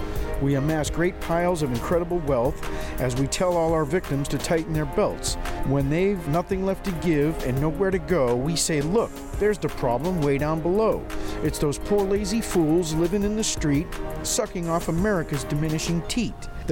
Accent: Lowell, Massachusetts, United States; born there; I was born in Lowell, Mass.

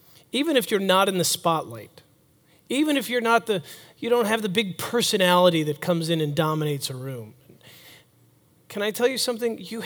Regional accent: Buffalo, New York, United States; I grew up in Buffalo, so snow was not a problem.

